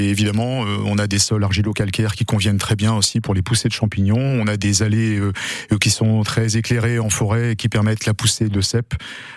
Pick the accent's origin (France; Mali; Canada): France; Loches, Centre-Val de Loire; Je suis de Loche, absolument, bah ouais. Ouais, avec la forêt domaniale de Loche.